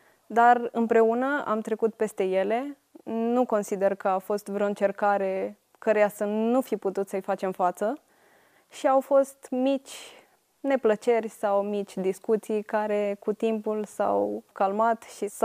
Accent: Bistrița, Bistrița-Năsăud, Romania; Din Bistrița.

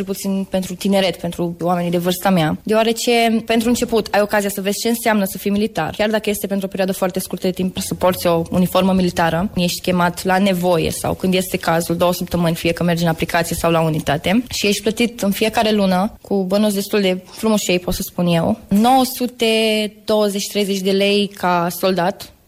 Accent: Deva, Hunedoara County, Romania; sunt soldat și am 26 de ani. Deloc sunt din Deva, dar am fost la Turda, batalionul 114 tancuri.

